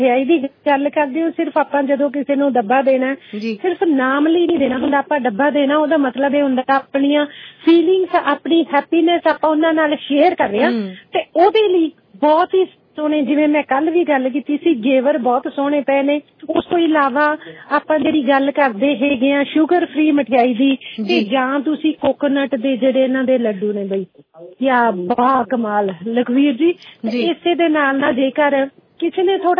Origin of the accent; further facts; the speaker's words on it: Patiala, Punjab, India; ਮੈਨੂੰ ਮੇਰਾ ਸ਼ਹਿਰ ਪਟਿਆਲਾ ਚੇਤੇ ਆ ਗਿਆ